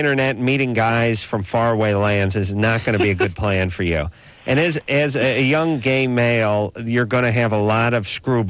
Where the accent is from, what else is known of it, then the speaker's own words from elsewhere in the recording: North Hollywood, California, United States; Yeah, I'm from North Hollywood. our adage is that hobo won't vomit on the mattress.